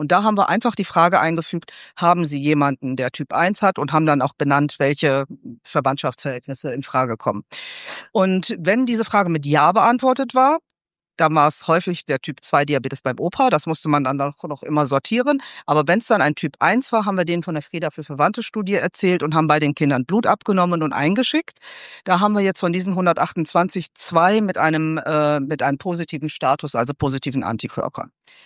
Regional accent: Leverkusen, North Rhine-Westphalia, Germany; Ich komme aus Leverkusen, Nordrhein-Westfalen.

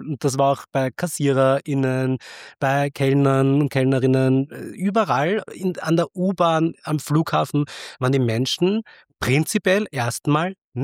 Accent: Austria; also born or lived in India; yeah, originally from India, my parents are from there, I grew up in Austria

